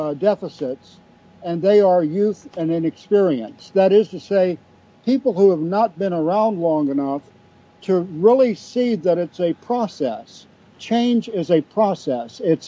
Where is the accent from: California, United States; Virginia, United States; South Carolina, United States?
Virginia, United States; Alexandria; hooking up with a local black minister in my hometown of Alexandria to picket at a cab stand in 68 and 69, just as a teenager